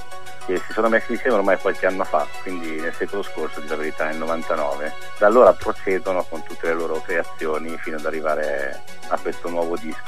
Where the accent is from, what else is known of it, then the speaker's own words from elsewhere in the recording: Varese, Lombardy, Italy; Noi siamo di Varese, quindi di una piccola, piccola città, che però ha il brutto vizio di sentirsi metropoli